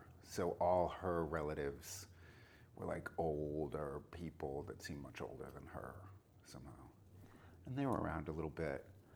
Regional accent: Plymouth, Massachusetts, United States; I was born in Plymouth, Massachusetts, which is a town that contains the smaller little town I lived in, Manomet, Massachusetts.

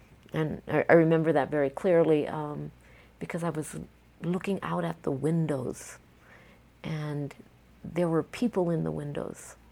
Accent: Omaha, Nebraska, United States; also born or lived in Fort Worth, Texas / New Mexico / El Paso, Texas; I was basically raised in Omaha, Nebraska, even though I was born in Fort Worth, Texas.

